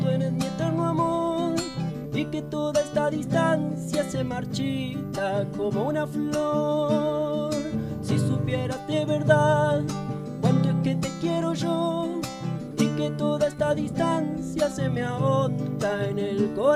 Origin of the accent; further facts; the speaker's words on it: Córdoba, Argentina; yo como soy de Córdoba, a la siesta no pasa nadie por Córdoba, o sea, donde vivo no, en la calle no hay autos.